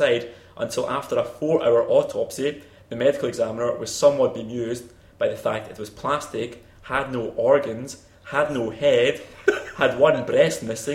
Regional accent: Ireland; I'm from Ireland.

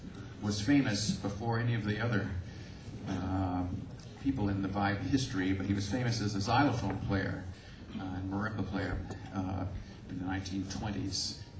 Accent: Indiana, United States; not the least of which is I'm from Indiana.

